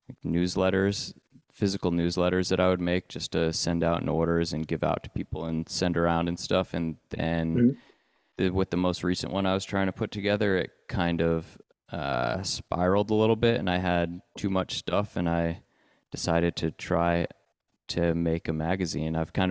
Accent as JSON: {"language": "English", "region": "Maine", "country": "United States", "tie": "born or raised there", "said": "I grew up in Maine, pretty deep in the woods in a really small town, like in the Western Mountains."}